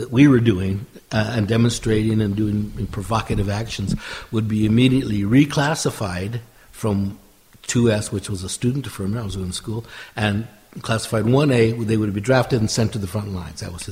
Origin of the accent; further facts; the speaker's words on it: California, United States; I'm from California.